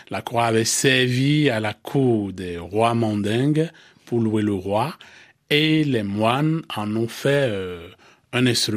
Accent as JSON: {"language": "French", "country": "Benin", "said": "Bon, je suis du Bénin, comme on l'entend."}